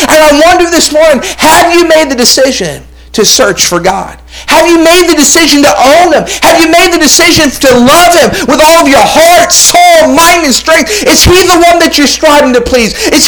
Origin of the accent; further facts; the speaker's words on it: Massachusetts, United States; My parents, I grew up right outside of Boston.